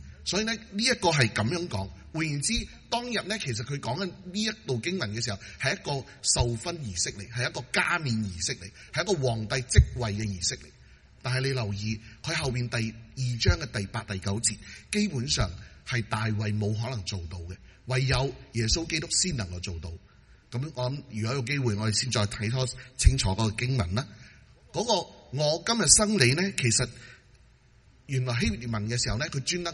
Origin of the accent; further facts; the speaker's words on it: China; 我哋系中国人咧，其实都应该明嘅。